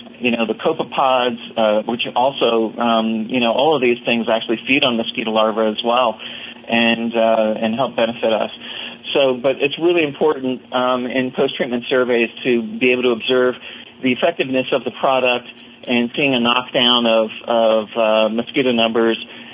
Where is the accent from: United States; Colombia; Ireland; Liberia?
United States; Pennsylvania; I know as a child, you know, growing up in the Poconos of Pennsylvania, I welted up really, really bad.